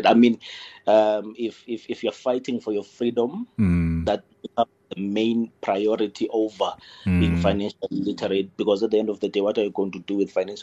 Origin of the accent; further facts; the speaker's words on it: Lusikisiki, Eastern Cape, South Africa; some of the challenges that I think quite a lot of us faced growing up in Lusikisiki